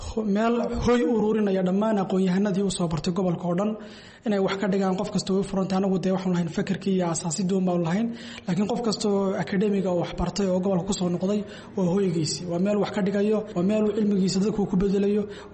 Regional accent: Ethiopia; anigu waxaan ka imid wadanka Ethiopia

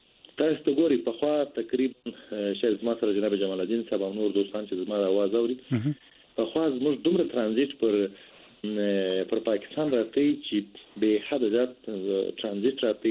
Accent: Afghanistan; موږ د افغانستان د سوداګرو دی

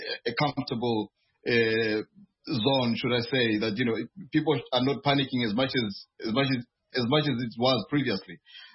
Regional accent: Zimbabwe; first language Ndebele; English is a second language; most of our fellow countrymen, especially, you know, guys from Zimbabwe

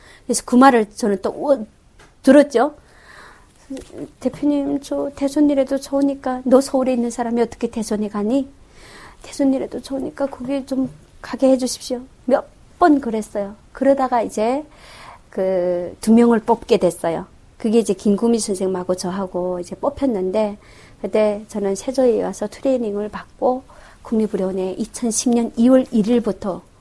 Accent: North Korea; moved away as an adult; now in South Korea; 나는 북한 사람이다.

